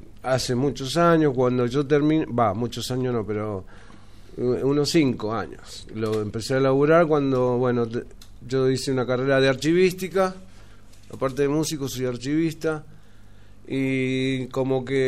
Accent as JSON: {"language": "Spanish", "region": "Mendoza", "country": "Argentina", "lives_now": "Buenos Aires, Argentina", "said": "Yo soy mendocino, vivo en Buenos Aires, pero nací aquí y laburé en el Museo de Arte Moderno cuando estaba acá"}